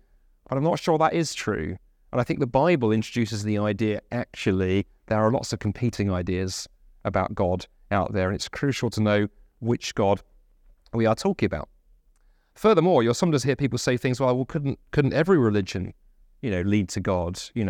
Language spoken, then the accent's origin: English; London, United Kingdom; I talk about growing up in London, very diverse. London, one of the most diverse cities in the world.